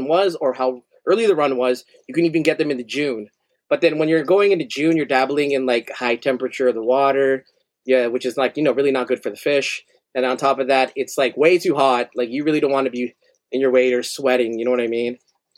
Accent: Canada; I'm Filipino Canadian.

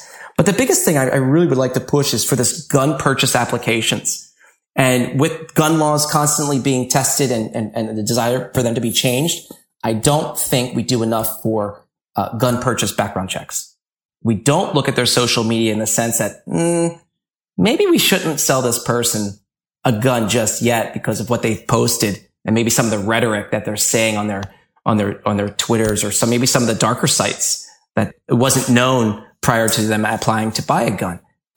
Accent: Philadelphia, Pennsylvania, United States; I mean, I'm from Frankfurt, but I moved out to the burbs, but I still have Philly in me.

